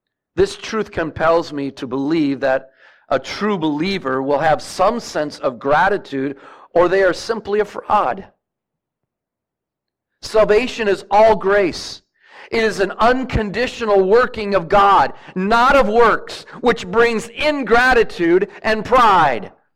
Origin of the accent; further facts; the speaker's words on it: Rochester, New York, United States; I lived next to one growing up in Rochester.